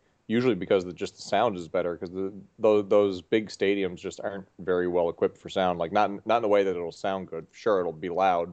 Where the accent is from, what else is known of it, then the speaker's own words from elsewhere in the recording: Newfoundland and Labrador, Canada; Like I grew up in Newfoundland